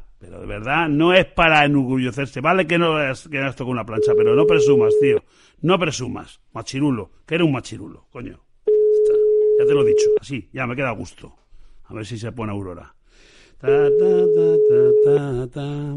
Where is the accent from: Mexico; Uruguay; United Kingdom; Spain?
Spain; Zaragoza, Aragon; de Zaragoza, hoy día 21, cumplo 21 años de casado.